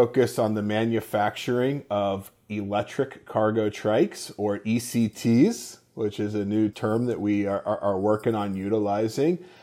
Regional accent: Florida, United States; I'm from Florida. I grew up in Florida. I went to school in Boston at Northeastern University.

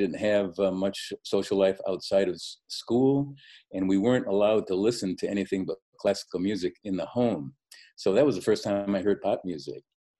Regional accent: Detroit, Michigan, United States; I grew up in Detroit, and I loved growing up in Detroit back then.

